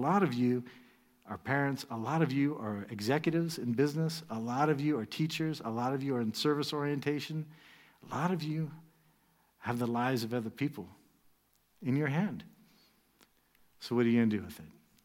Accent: United States; it's easy to say that as an American

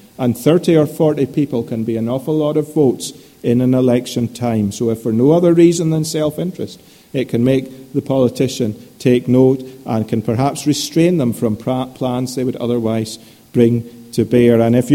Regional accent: Scotland, United Kingdom; born there; Now, I'm a Scotsman by birth.

